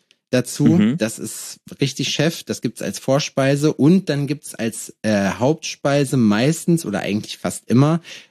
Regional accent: Lüdenscheid, North Rhine-Westphalia, Germany; Willi und Söhne macht so in Lüdenscheid, wo ich herkomme, hinten in der Ecke, veranstaltet da eigentlich immer voll viele Sachen.

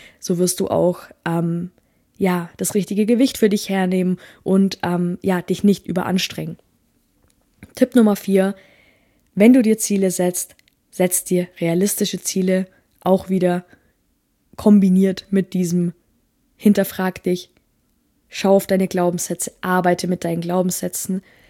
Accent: Bavaria, Germany; Also, ich komme ja aus dem Allgäu.

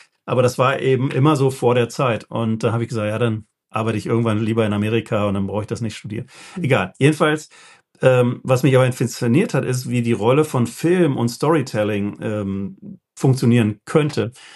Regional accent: Germany; als Deutsche sind wir natürlich in Frankreich mal und hier und da.

